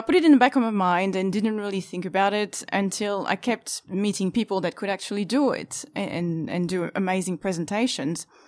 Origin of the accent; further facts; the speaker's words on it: Île-de-France, France; English is a second language; Paris suburbs.